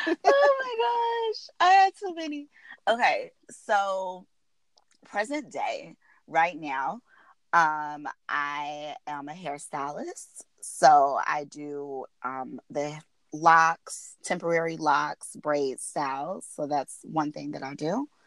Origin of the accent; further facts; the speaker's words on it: Chicago, Illinois, United States; I am from Chicago. I'm currently still living in Chicago, and I live there with my daughter.